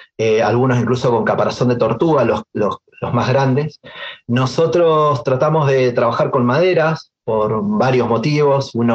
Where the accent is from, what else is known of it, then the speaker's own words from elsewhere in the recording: Corrientes, Argentina; yo soy correntino. Nosotros los correntinos nos criamos con sonoridades del chamamé, de la música del litoral.